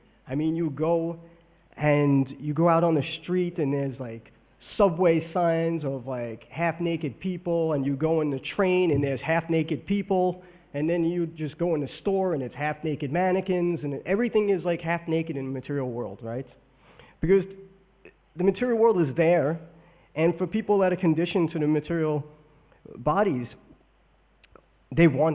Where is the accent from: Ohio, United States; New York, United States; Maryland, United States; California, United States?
New York, United States; Yeah, sorry, you know, I'm from New York.